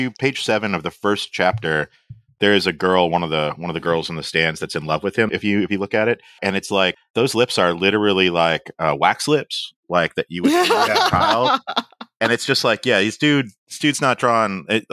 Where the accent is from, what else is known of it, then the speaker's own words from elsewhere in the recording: Canada; I'm the Canadian who hates hockey.